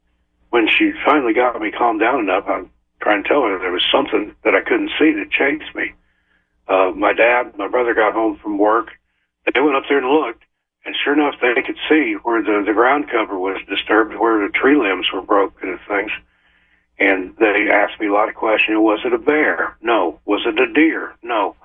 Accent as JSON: {"language": "English", "region": "Tennessee", "country": "United States", "tie": "born or raised there", "said": "there was something that I encountered in the woods in the area where I grew up in West Oxford County, Tennessee."}